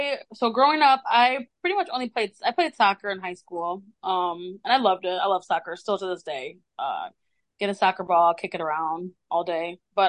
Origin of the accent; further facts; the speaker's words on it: Detroit, Michigan, United States; I grew up in Detroit, so we went to a lot of Tigers games.